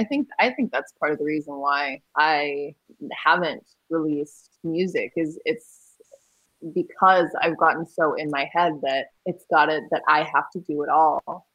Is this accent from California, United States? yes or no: yes; Fresno, California, United States; teaching mindfulness workshops to kids in Fresno from my hometown community.